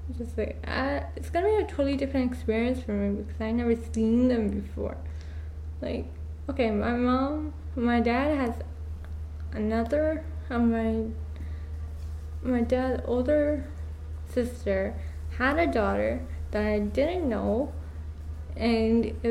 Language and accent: English; Bangladesh; I'm from Bangladesh, but I was born here. So I actually like lived here for such a long time, but actually I went to Bangladesh when I was younger, and I have a lot of relatives